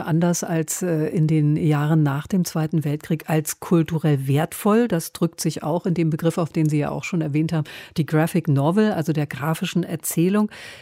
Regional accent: East Germany, Germany; Ich bin in der DDR aufgewachsen

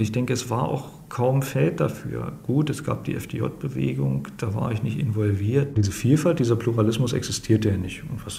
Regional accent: Germany; Und das war eben im Sozialismus bei uns in der DDR damals so eine Sache, dass man wirklich demotiviert wurde, auch als einfacher Instandhaltungsmechaniker.

